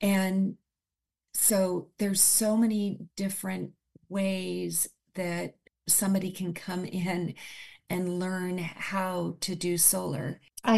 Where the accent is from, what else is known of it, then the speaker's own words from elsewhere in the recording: Oakland, California, United States; born there; I want San Francisco and the Bay Area, where I was born in Oakland, to be a better place.